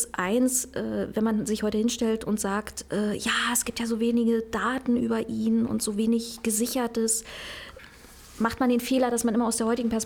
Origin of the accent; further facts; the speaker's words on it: Angermünde, Brandenburg, Germany; Und aufgewachsen bin ich in Angermünde.